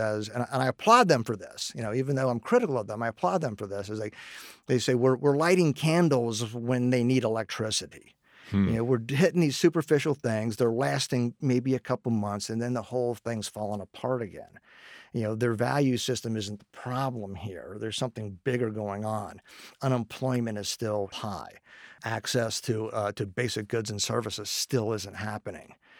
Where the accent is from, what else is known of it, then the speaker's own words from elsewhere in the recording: Cincinnati, Ohio, United States; I grew up in the west side of Cincinnati. So I think that's how, from a Cincinnati kid, I ended up, you know, in Moorhead doing Eastern Kentucky and the War on Poverty.